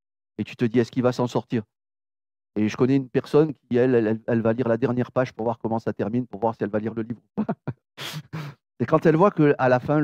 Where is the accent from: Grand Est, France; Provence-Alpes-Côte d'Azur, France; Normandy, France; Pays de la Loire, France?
Provence-Alpes-Côte d'Azur, France; Marseille; Moi, je suis Marseillais.